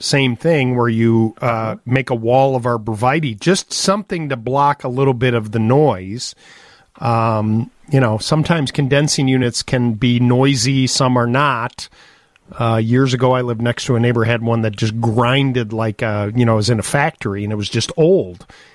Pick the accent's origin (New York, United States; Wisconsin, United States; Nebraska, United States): Wisconsin, United States; Oh, and I'm from Wisconsin.